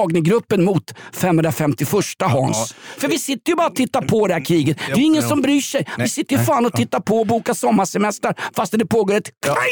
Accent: Nälsta, Stockholm County, Sweden; han var väl som jag i det gamla pojkrummet hemma i Nälsta

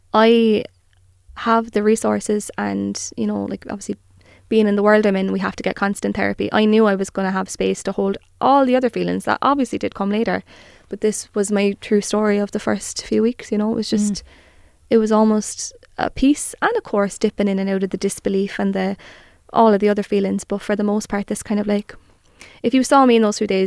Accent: Cork, Munster, Ireland; we grew up in Mayfield, like the second most disadvantaged area in Cork.

